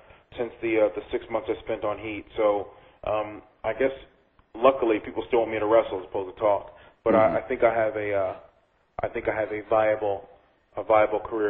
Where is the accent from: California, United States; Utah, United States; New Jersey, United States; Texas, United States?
New Jersey, United States; Burlington; also born or lived in Chicago; But I grew up in a small little city called Burlington, New Jersey.